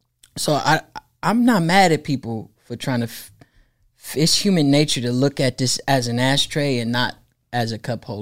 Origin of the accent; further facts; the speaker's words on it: Oakland, California, United States; It's called … that is the address of the house that I grew up in Oakland.